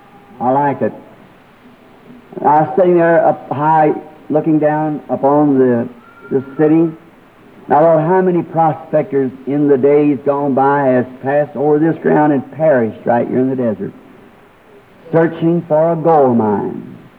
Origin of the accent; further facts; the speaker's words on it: Ireland; and I was there as an Irishman.